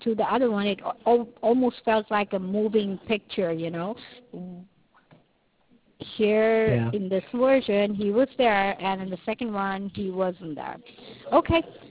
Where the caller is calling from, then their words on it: California, United States; that's the reason why I'm calling you from California.